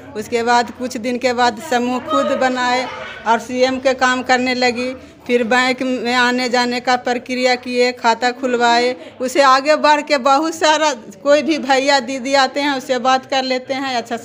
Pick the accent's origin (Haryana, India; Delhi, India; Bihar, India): Bihar, India; Patna; मैं पटना के रहने वाली हूँ और 11 समूह देखती हूँ और सीएम के काम करती हूँ।